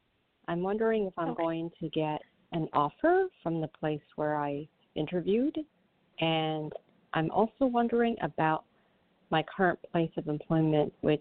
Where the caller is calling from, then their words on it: New York, United States; I'm calling from New York.